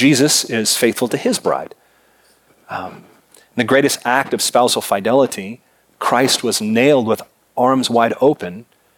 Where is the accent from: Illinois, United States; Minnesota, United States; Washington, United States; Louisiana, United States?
Washington, United States; Seattle; I grew up in the Puget Sound in the Seattle area.